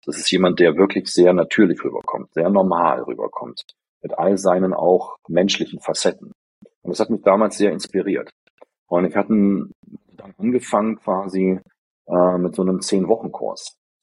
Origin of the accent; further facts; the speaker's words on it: Berlin, Germany; Ich komme aus Berlin, im Schlachtensee. Das ist ein sehr schöner See in Berlin.